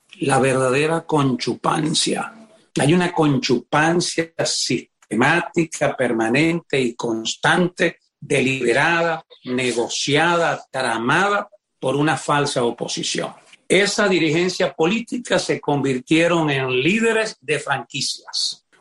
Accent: Venezuela; moved away; la mayor decepción de todos los venezolanos, los que están en Venezuela, los que salimos de Venezuela

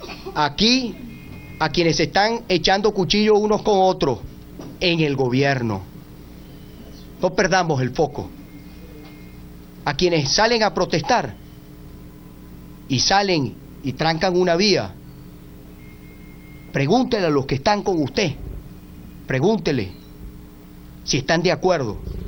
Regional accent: Venezuela; Como venezolanos, tenemos el derecho de hacerla.

